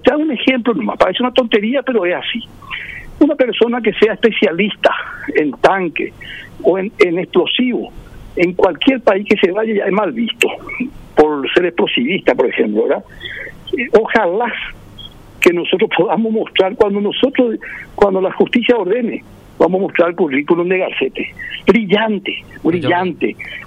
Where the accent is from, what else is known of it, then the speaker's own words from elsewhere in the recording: Paraguay; Es un orgullo como paraguayo